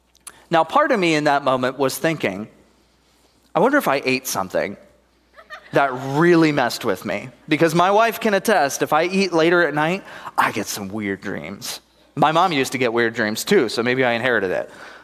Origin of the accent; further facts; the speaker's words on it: Northeast, United States; I'm here from the Northeast, so there wasn't really anything until I met Pastor Eric